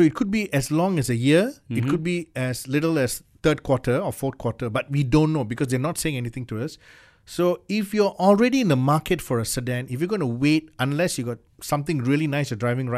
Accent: India; I'm Indian

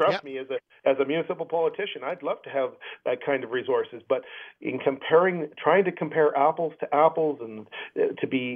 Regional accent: Saskatchewan, Canada; I was born and raised in Saskatchewan. I grew up with a sales tax in Saskatchewan.

